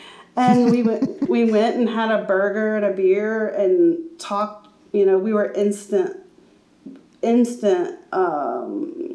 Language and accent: English; the Carolinas, United States; I just wanted to sort of do a narrative on the not so lovely parts of growing up in Carolina that I experienced, and sort of the human condition of this region.